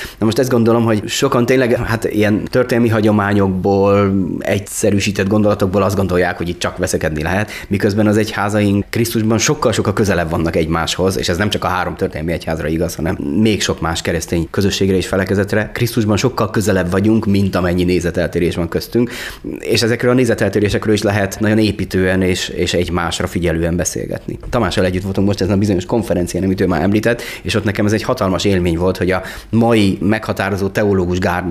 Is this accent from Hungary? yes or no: yes; Tatabánya, Komárom-Esztergom, Hungary; Hát nagyon, mert ugye a Tatabánya, ahol fölnőttem, az egy nagyon hasonló világ, mint Dunaújváros